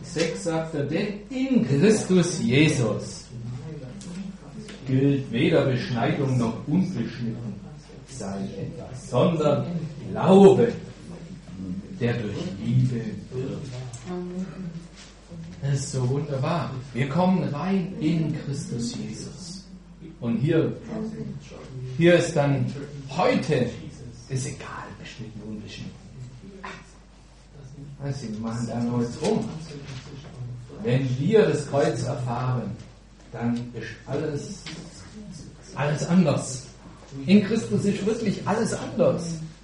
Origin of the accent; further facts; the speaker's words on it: Baden-Württemberg, Germany; Ich bin Schwabe, vergiss. Vergiss es.